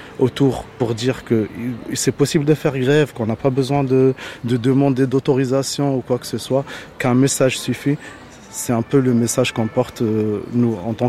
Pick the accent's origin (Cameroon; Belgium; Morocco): Morocco; moved away as an adult; now in France; Je suis marocain, ça fait à peu près 13 ans que je suis en France sans papier, depuis 11 ans ici en France.